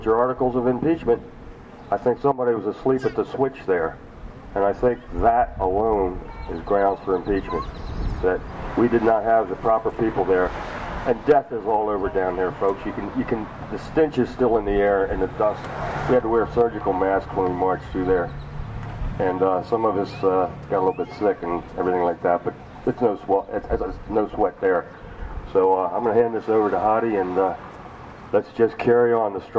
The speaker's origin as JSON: {"language": "English", "region": "Texas", "country": "United States", "said": "That bus flies Texas tags, and I'm a Texan."}